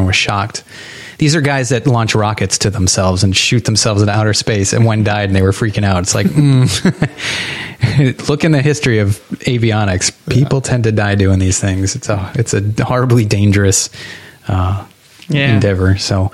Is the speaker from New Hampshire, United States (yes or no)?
yes; New Hampshire, United States; I grew up in New Hampshire, son.